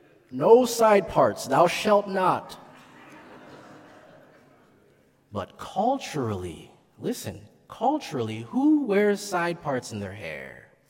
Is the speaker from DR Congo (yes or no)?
yes; DR Congo; now in United States; I'm Congolese American. Congolese are interesting people, very focused on the externals.